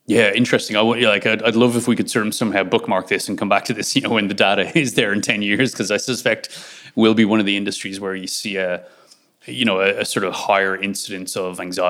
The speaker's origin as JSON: {"language": "English", "country": "Ireland", "said": "I'm from Ireland originally"}